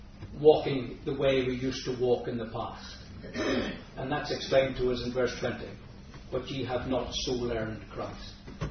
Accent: Northern Ireland, United Kingdom; I was brought up in the Northern Ireland.

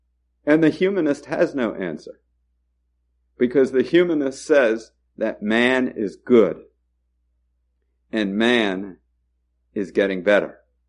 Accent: New Jersey, United States; I was raised here in Monmouth County. I went to a prep school in New Hampshire my sophomore year in secondary school.

